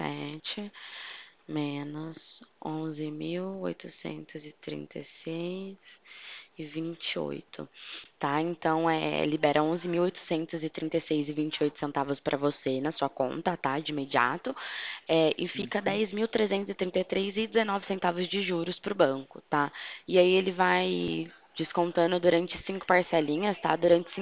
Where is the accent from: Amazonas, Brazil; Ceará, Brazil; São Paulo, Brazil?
São Paulo, Brazil; Pirassununga; Mas eu trabalho aqui em Pirassununga. Eu sou daqui